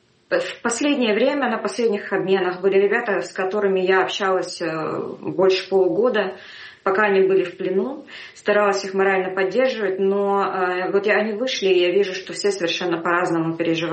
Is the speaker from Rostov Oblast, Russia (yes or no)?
yes; Rostov-on-Don, Rostov Oblast, Russia; Я сама из Ростова